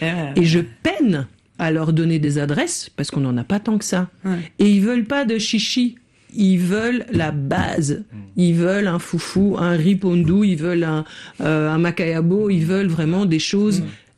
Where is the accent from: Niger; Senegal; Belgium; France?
Belgium; Et donc, nous on a grandi en Belgique et on détestait ça au début.